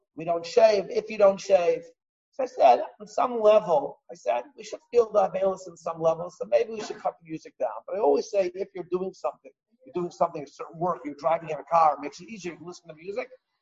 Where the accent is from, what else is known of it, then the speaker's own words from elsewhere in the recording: Chicago, Illinois, United States; And I have to tell you, I grew up in Chicago.